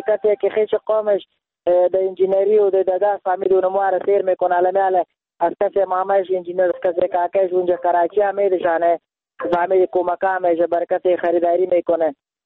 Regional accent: Afghanistan; خودم افغان هستم،

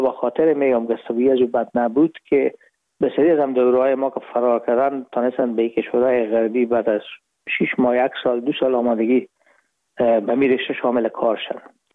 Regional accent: Herat, Afghanistan; now in Hamburg, Germany; ما رفتیم از کابل به هرات و پیزی که فاکولته رو پایان برسانیم یا دیپلومی بگیریم از هرات از طریق زمینی داخل مرز ایران شدیم، از مرز ایران گذاشتیم و داخل پاکستان و از پاکستان و قاچقی آمدیم به آلمان. میشد سال 1369 که ما به هامبورگ رسیدیم که بشه 1990.

